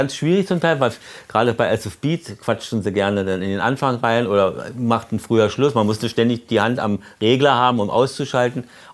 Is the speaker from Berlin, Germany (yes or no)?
yes; Berlin, Germany; Draußen in der DDR, wie wir immer als Berliner sagten, war das gehackt.